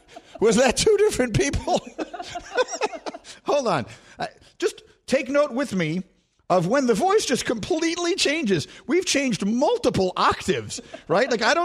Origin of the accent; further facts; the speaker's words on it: New York City, New York, United States; I grew up on Bleecker Street in LaGuardia Place. If I walked out the front door of my apartment and I would walk to school, this is a true story. I lived 29 blocks from where I went to high school.